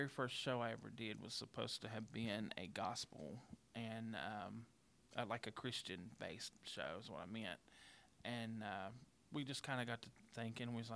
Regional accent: Logan, West Virginia, United States; I was born on December the 20th of 1976, and I'm from Logan, West Virginia.

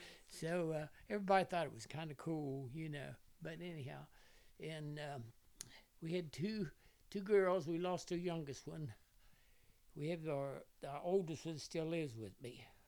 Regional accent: Ohio, United States; Originally I'm from Ohio, next to Cincinnati.

